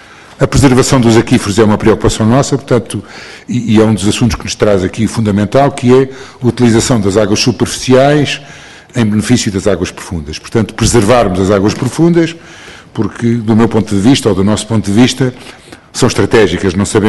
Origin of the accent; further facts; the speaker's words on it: Portugal; porque somos portugueses